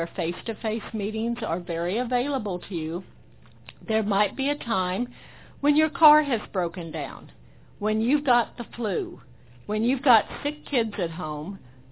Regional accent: Ireland; Well, as I say, I'm Irish, compulsive eater

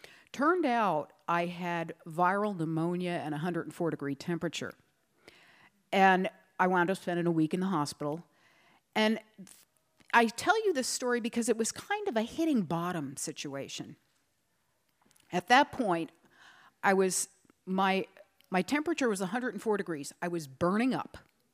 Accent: New Jersey, United States; now in New Mexico, United States; Like, I'm growing up in New Jersey, okay? And here we are living in New Mexico now.

